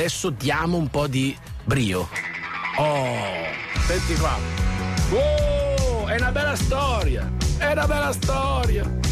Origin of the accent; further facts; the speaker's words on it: Brescia, Lombardy, Italy; da bresciano milanista non tifoso